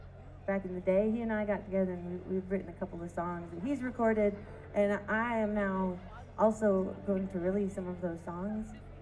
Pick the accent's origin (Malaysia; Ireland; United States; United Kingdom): United States; Michigan; And I came from Michigan, of course. I see some Michiganders here.